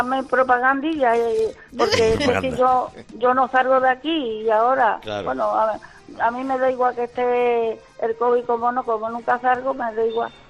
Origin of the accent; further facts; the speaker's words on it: La Redondela, Andalusia, Spain; now in Sanlúcar la Mayor, Spain; Pero soy de la Redondela, de Huelva.